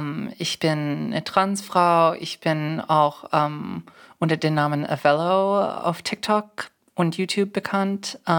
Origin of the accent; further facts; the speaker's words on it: Connecticut, United States; also born or lived in California; da ich bin in Kalifornien geboren, aber in Connecticut aufgewachsen